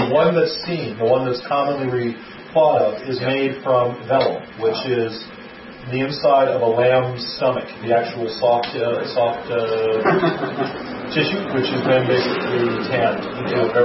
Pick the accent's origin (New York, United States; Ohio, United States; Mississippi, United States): New York, United States; Brooklyn; When I came here for the first time back in 1982, I came from Brooklyn, New York, okay?